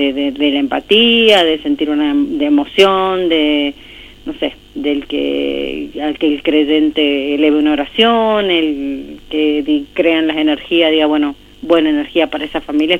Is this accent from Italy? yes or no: no; Argentina